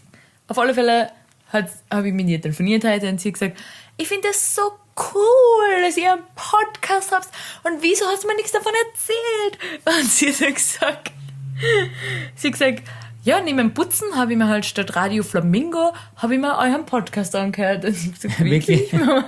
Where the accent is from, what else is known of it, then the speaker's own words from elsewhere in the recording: Carinthia, Austria; Genau, ich bin aus Kärnten.